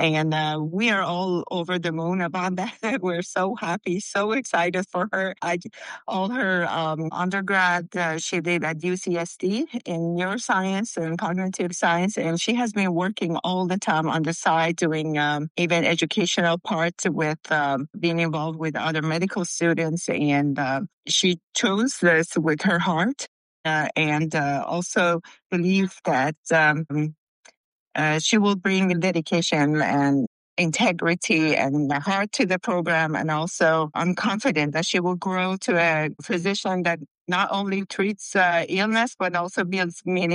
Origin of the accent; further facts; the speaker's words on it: Sweden; also born or lived in Tehran, Iran; I was born in Tehran, in Iran, which you hear all the news about, and had to move to Europe because of the circumstances and political situation. So I grew up in Sweden